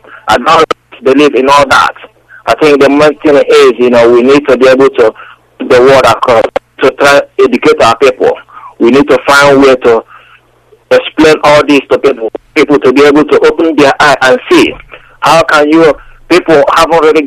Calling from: United Kingdom; I'm calling from United Kingdom.

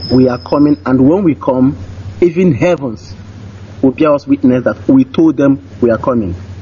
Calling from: Ilorin, Kwara, Nigeria; I'm calling from Ilorin.

